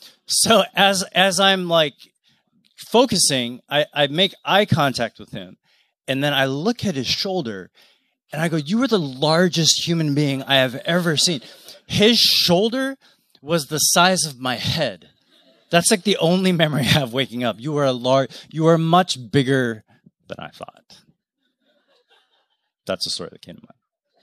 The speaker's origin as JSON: {"language": "English", "region": "Canadian Rockies", "country": "Canada", "tie": "born or raised there", "said": "I grew up in the Canadian Rockies. So when I was young, I could see the Rocky Mountains from my bedroom window."}